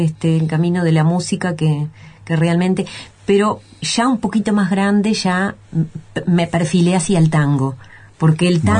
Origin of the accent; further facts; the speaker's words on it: Montevideo, Uruguay; born there; also born or lived in Rocha; soy nacida en Montevideo, pero tuve 2 o 3 años que viví en el departamento de Rocha por cuestiones familiares, de mis abuelos que necesitaban compañía, y bueno, con mis padres.